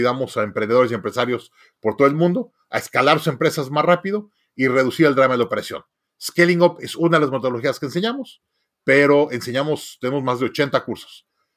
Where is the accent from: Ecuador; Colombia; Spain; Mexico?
Mexico; En este momento, yo soy mexicano.